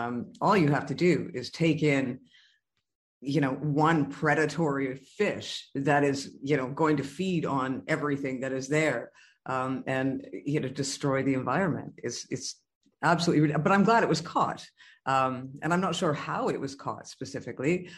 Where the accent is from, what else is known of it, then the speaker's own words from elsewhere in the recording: Terrace, British Columbia, Canada; I come from the Pacific Northwest, Terrace, BC, but, you know, we're just off 2 hours from the coast, which is Prince Rupert.